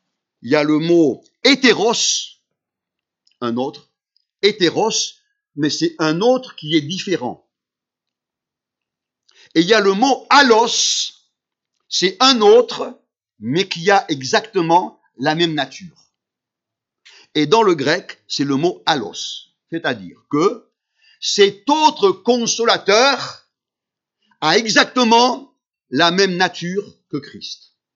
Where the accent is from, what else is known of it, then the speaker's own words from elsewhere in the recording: Saint-André-le-Gaz, Auvergne-Rhône-Alpes, France; also born or lived in Armenia; le petit village de l'Isère, qui fut le village qui nous a accueillis, toute la famille, lorsque nous sommes arrivés d'Arménie, Saint-André-le-Gaz.